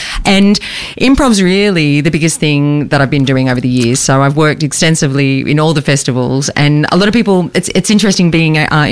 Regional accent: Sydney, New South Wales, Australia; now in Melbourne, Australia; I'm originally from Sydney. I've been in Melbourne for almost 12 years.

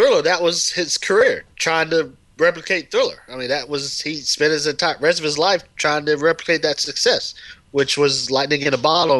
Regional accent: the South, United States; I grew up in the Bible Belt. What can I say?

